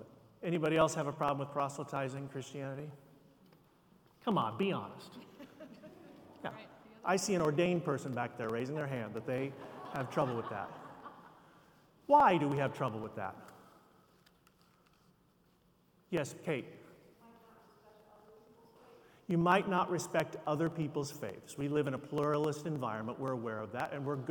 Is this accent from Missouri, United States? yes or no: yes; Independence, Missouri, United States; Now, some of you may know that I grew up in Independence, Missouri.